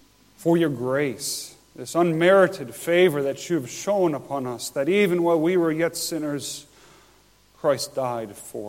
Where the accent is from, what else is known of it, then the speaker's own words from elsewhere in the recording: Buffalo, New York, United States; now in Toledo, Spain; I'm from Buffalo, New York. My wife is from Vinnytsia, Ukraine. I went to seminary and my sending church is in South Carolina and we're serving in Toledo, Spain.